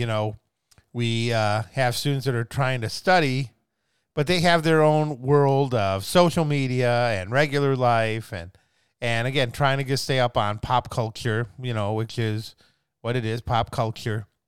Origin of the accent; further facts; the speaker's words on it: Midwest, United States; You know, growing up in the Midwest, no, I don't.